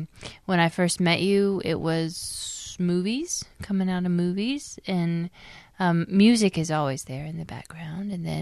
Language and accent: English; Asheville, North Carolina, United States; And I'm from Asheville. My family's from Asheville, and they do oil in Asheville.